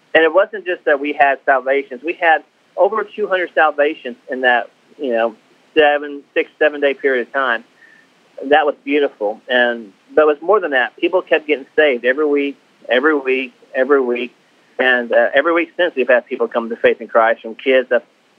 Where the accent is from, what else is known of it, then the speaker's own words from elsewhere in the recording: Arkansas, United States; So now I am from Arkansas, going to the seminary in North Carolina, planting a church in New England.